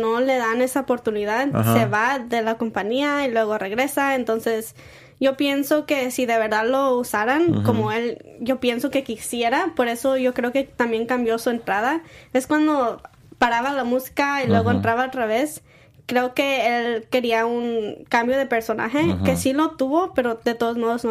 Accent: San Diego, California, United States; Sí, yo soy de San Diego.

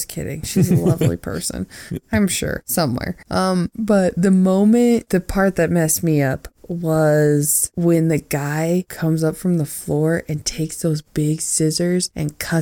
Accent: Oregon, United States; And growing up in Oregon, there was a spot where you could go to Ripley's

